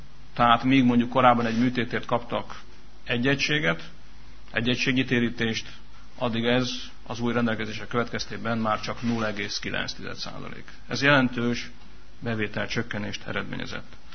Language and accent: Hungarian; Csorna, Győr-Moson-Sopron, Hungary; born there; Önök nyilván jól tudják, hogy én csornai születésű vagyok, és csornai választókerületben választottak meg képviselőnek.